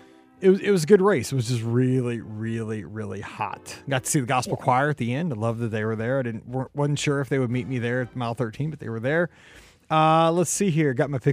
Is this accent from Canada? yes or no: no; St. Louis, Missouri, United States; You know, I'm from St. Louis.